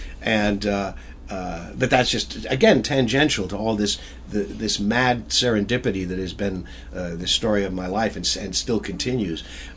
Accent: Goshen, Indiana, United States; I was raised, I was born in Goshen, Indiana, where I say I just performed.

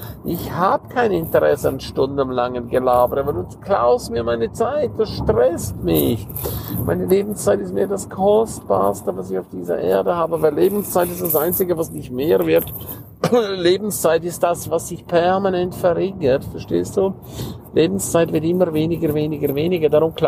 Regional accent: Switzerland; ich bin ja auch ein Schweizer

